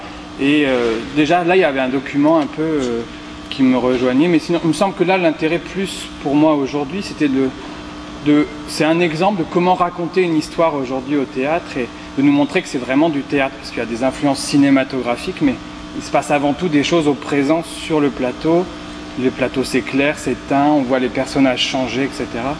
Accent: France; En tant que Français, puisque moi j'arrive de Paris

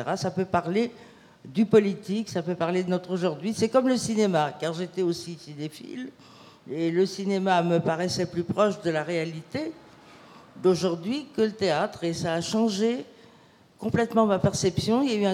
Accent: Paris, Île-de-France, France; born there; Moi, je venais de nulle part de précis. Je suis née à Paris, si ça peut intéresser quelqu'un. de juifs d'Europe centrale. Voilà. La migration Est-Ouest, Pologne, Allemagne, France. Mon père est parti en 1933.

